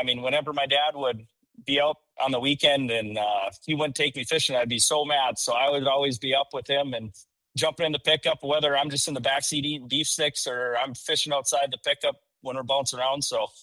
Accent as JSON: {"language": "English", "town": "Devils Lake", "region": "North Dakota", "country": "United States", "tie": "born or raised there", "said": "Yeah, you know, I grew up in Devil's Lake, just about in Mulford's Bay, just about a mile from Woodland Resort."}